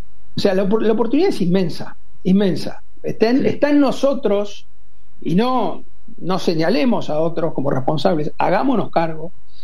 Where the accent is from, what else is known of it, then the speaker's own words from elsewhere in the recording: Argentina; veamos de qué forma hacemos que como argentinos nos demos cuenta de estas potencialidades